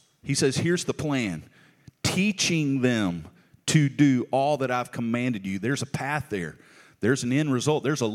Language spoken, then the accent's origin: English; Alabama, United States; So I'm from South Alabama. That's south, okay? Way south. As south as you can get, because if you walk far from my house, you go into the Gulf of Mexico, okay?